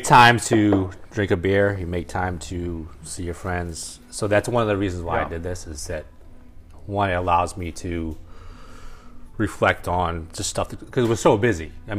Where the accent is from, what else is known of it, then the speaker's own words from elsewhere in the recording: Waltham, Massachusetts, United States; We grew up together in the Ham, Waltham.